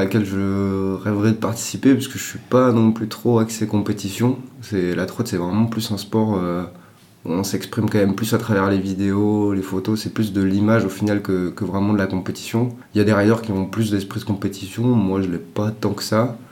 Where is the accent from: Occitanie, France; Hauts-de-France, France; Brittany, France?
Occitanie, France; Toulouse; j'ai 26 ans, je viens de Toulouse, depuis tout petit je suis sur Toulouse